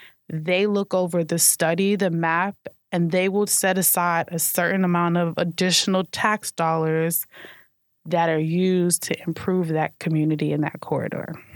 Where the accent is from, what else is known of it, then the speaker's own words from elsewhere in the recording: Brooklyn, New York, United States; now in Orlando, United States; And so I guess for me, coming, like being born and raised in Brooklyn, it's like I live in a different space.